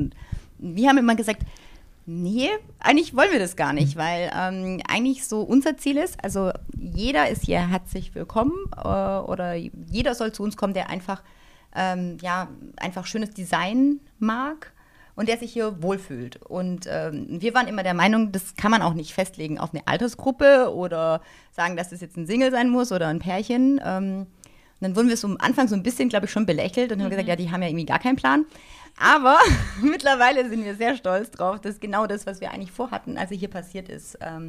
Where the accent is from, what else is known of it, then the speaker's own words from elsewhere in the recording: Pforzheim, Baden-Württemberg, Germany; Also ich komme ursprünglich aus dem Pforzheimer Raum